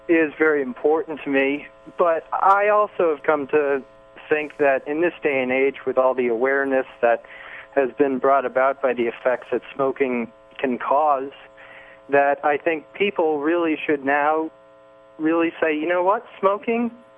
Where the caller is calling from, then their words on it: Charleston, South Carolina, United States; I'm calling from the College of Charleston in South Carolina.